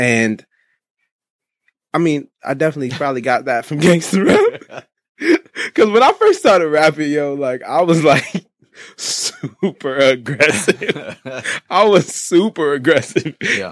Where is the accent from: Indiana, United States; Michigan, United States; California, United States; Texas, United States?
California, United States; Long Beach; At the time that I was growing up in Long Beach specifically, you know, some of the West Coast was running.